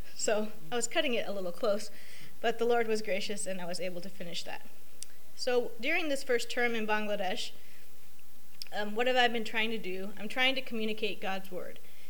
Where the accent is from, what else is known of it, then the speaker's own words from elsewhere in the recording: Bogotá, Colombia; moved away; I thought 6 million growing up in Bogota, Colombia was a lot, and now I'm serving in a country with 150 million people.